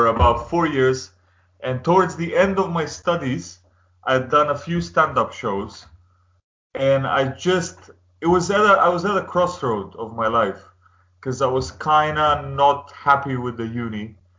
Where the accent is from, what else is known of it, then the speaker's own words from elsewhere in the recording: Kumanovo, Northeastern, North Macedonia; English is a second language; And it was in my hometown of Kumanovo, which is very close to the Serbian border, this town.